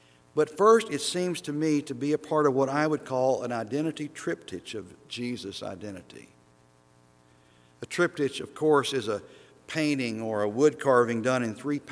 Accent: Oklahoma, United States; I'm from Oklahoma, but my family is from Indiana and England and Germany and North Carolina Cherokee territory.

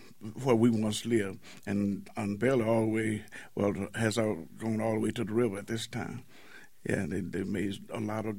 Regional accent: Waco, Texas, United States; I didn't grow up in East Waco. I grew up in North Waco until I was like 16 years old.

